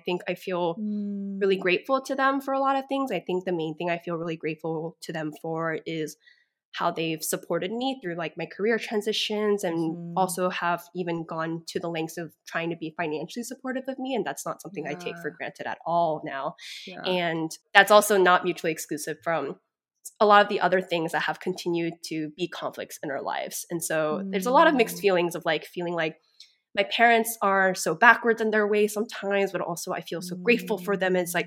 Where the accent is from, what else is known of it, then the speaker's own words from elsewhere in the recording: United States; My parents live in Korea, and that's not necessarily where I grew up. I grew up mainly in the States. They moved to Asia once I started college.